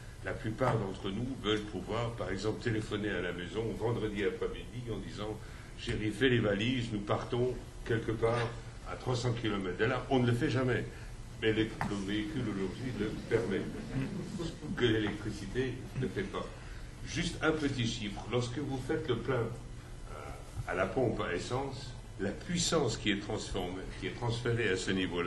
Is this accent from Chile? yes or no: no; Switzerland; Chez nous, en Suisse, on a des véritables problèmes.